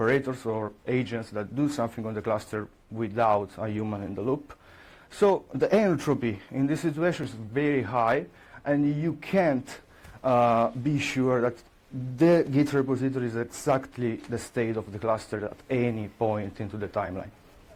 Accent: Italy; I'm from Italy.

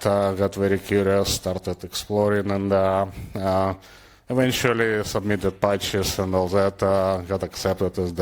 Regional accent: Ukraine; English is a second language; now in Vancouver, Canada; I'm born and raised in Ukraine. I have a master's in physics and radio physics from Kyiv State University. I live in Vancouver for about 20 years now.

